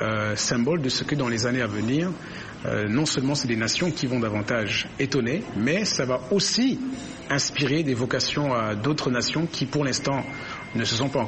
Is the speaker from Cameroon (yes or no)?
yes; Cameroon; Et moi, en tant que Camerounais, je vous parle pour l'expérience que je vis